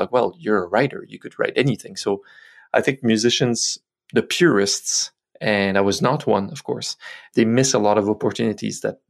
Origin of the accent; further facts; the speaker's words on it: Quebec, Canada; also born or lived in Montreal; I was in Montreal for years. Now I'm back in my hometown, which is closer to Ottawa, but on the Quebec side.